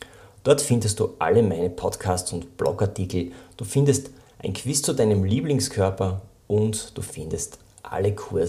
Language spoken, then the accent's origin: German; Styria, Austria; born there; Ich bin auch gebürtiger Oststeierer.